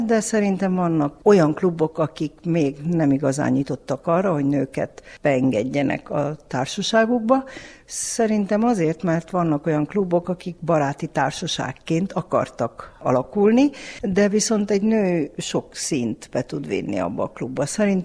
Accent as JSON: {"language": "Hungarian", "town": "Foieni", "region": "Satu Mare County", "country": "Romania", "tie": "born or raised there", "also_born_or_lived": "Carei / Cluj-Napoca", "moved": "as an adult", "lives_now": "Sweden", "said": "Nagy Károly mellett egy falucskában, aminek a neve Mezőfény, ott születtem, Nagy Károlyban érettségiztem, Kolozsváron voltam egyetemista, és 87-ben kerültem Svédországba."}